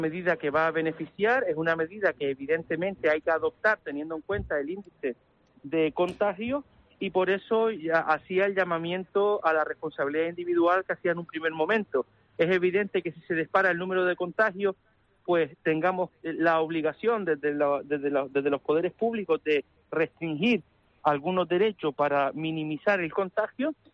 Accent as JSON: {"language": "Spanish", "region": "Canary Islands", "country": "Spain", "said": "Somos los canarios"}